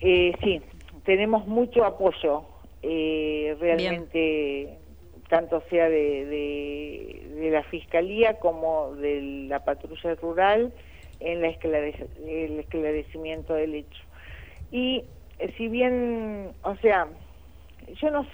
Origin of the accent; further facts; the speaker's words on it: Argentina; a tratar de unirnos como argentinos